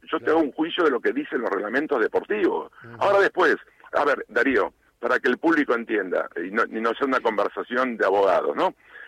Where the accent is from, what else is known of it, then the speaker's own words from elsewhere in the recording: Argentina; yo no quiero hablarte como argentino